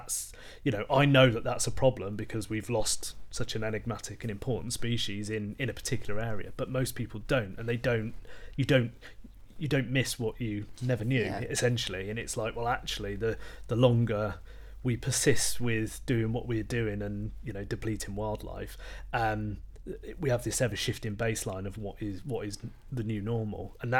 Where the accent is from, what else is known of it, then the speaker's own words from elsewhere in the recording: South West England, United Kingdom; I grew up down in Wiltshire, and there was woodlands all around